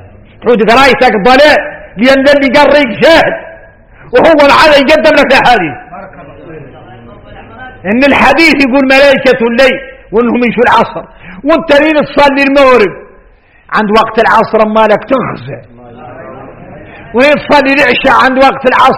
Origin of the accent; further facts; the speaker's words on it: Mauritania; وهو إحنا موريتاني عندنا شيء في الوقت